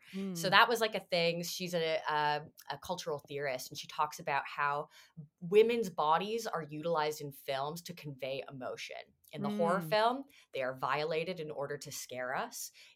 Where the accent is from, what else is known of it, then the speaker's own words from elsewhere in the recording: Canada; this is shit that I grew up with in Canada.